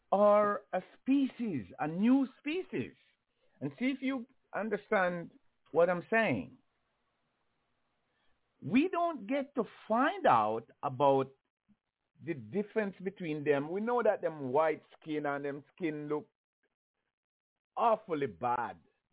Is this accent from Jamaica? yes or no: yes; Jamaica; I grew up in Jamaica, a slavery country, where my species, or if you want to call it my race